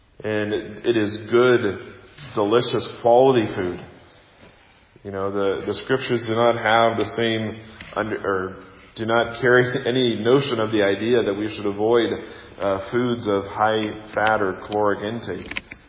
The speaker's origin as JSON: {"language": "English", "town": "Kansas City", "country": "United States", "tie": "born or raised there", "also_born_or_lived": "Seattle, United States"}